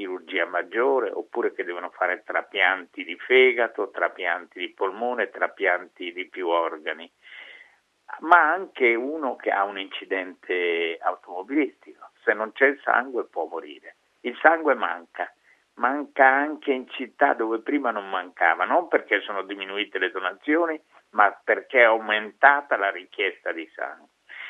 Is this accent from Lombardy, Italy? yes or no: yes; Lombardy, Italy; siccome sono un bergamasco molto testardo